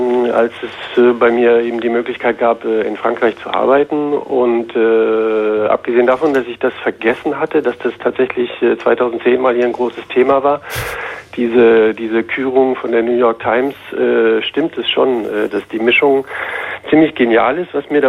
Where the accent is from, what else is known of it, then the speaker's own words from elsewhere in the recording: Berlin, Germany; now in France; Nee, da könnte ich eher noch irgendwie Berlinern oder so, aber ich bin ja ein echter Berliner.